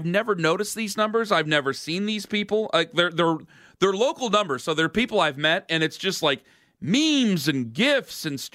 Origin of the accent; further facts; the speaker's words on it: Cleveland, Ohio, United States; Like, I'm from the Cleveland area, okay? I'm from Northeast Ohio.